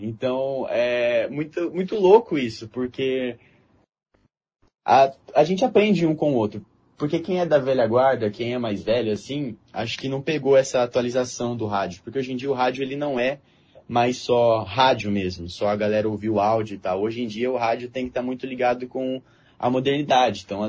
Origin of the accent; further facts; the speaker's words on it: Terra Boa, Paraná, Brazil; eu sou de Terra Boa